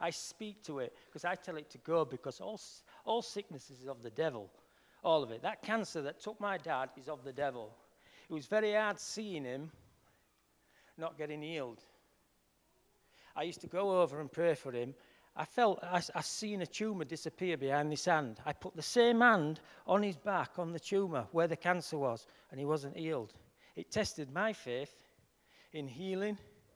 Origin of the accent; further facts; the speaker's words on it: Yorkshire and the Humber, United Kingdom; accent: Yorkshire; You know, I could do that in my Yorkshire accent.